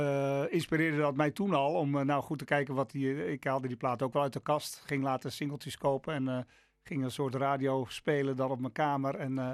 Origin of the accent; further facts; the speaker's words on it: Hillegom, South Holland, Netherlands; Ik ben opgegroeid in Hillegom, die omgeving.